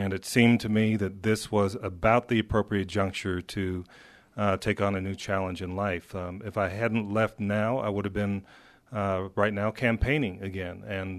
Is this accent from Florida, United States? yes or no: no; San Antonio, Texas, United States; also born or lived in Tacoma, United States / Guam; I was born in Tacoma, Washington, actually. My father was in the United States Air Force. And from Washington State, we moved to Guam, and then from Guam to San Antonio, right before Hemisphere.